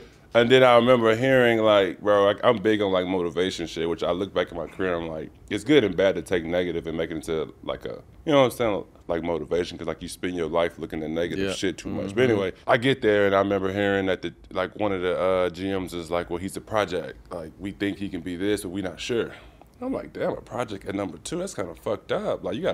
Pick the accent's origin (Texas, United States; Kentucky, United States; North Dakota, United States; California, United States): Texas, United States; Dallas; my first game was against Dallas, which was kind of cool for me because I'm from Dallas